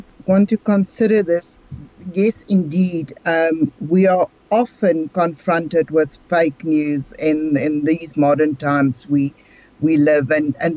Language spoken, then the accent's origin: English; South Africa; And I think as South Africans and as the South African community, we need to, again